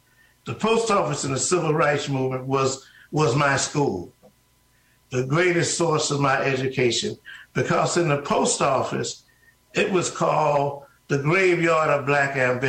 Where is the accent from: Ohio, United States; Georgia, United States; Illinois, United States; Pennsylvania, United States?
Ohio, United States; Cincinnati; Growing up in Cincinnati was a very interesting experience.